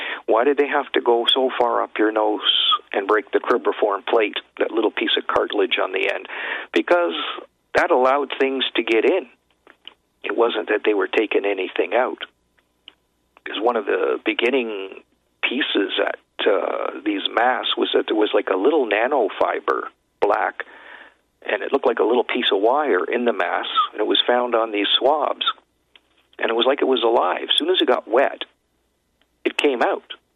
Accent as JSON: {"language": "English", "country": "Canada", "said": "I'm from Canada."}